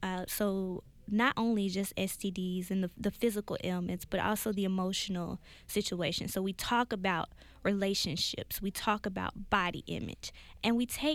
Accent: Memphis, Tennessee, United States; Growing up in Memphis was interesting. A lot of people, when they think about Tennessee, they think about cows and farms, but Memphis is a city.

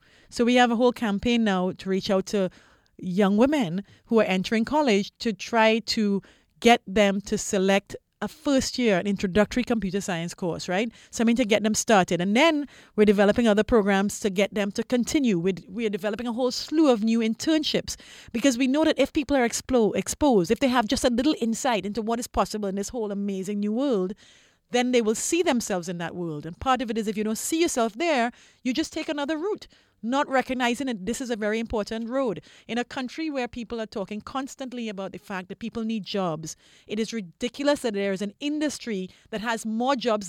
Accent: Trinidad & Tobago; I come from Trinidad

